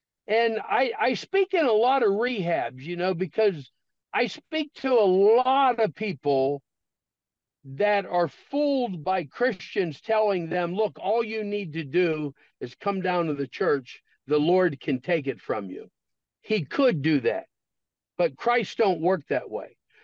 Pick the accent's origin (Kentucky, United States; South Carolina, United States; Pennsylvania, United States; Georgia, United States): Pennsylvania, United States; So I told my wife, I said, we're moving back to my hometown, Pennsylvania.